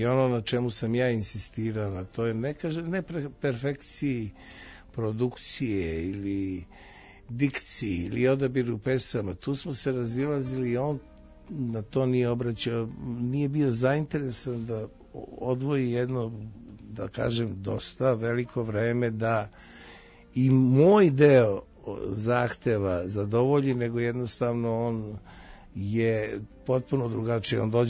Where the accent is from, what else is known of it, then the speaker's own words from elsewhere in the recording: Užice, Šumadija and Western Serbia, Serbia; On je Čačanin, ja sam Užičanin. Nas zovu Ere